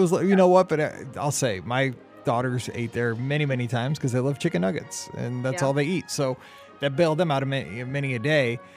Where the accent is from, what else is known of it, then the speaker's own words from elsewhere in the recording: Midwest, United States; again, I'm from the Midwest and like we eat barbecue in St. Louis constantly.